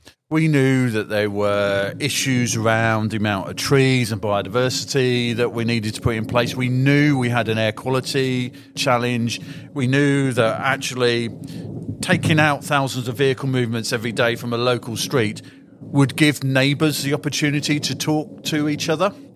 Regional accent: England, United Kingdom; now in London, United Kingdom; when I first moved to London, I'm not a natural Londoner. I'm from the Shires.

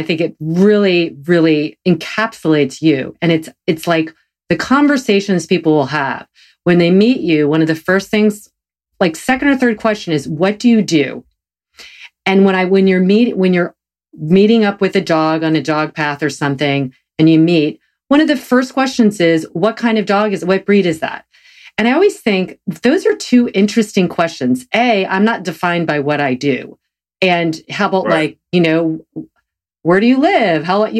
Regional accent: the South, United States; I'm a Protestant from the South.

